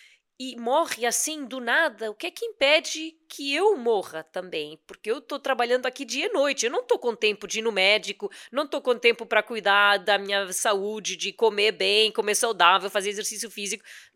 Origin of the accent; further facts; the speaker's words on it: Lisbon, Portugal; Eu cresci em Portugal, eu venho de famílias humildes, dos subúrbios de Lisboa.